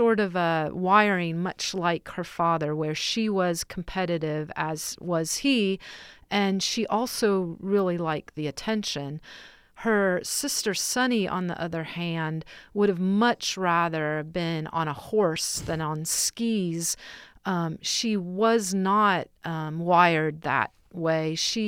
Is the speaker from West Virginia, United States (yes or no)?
no; Santa Clara, California, United States; I mean, obviously I was not going to become a ski jumper growing up in Santa Clara.